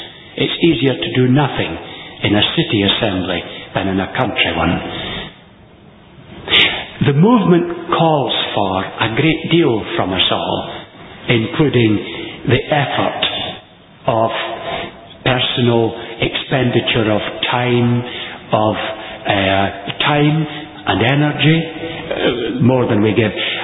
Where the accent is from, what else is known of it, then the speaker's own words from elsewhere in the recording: Ayr, Scotland, United Kingdom; the town assembly in which I was brought up in Ayr, the town that gave its name to Ayr in Queensland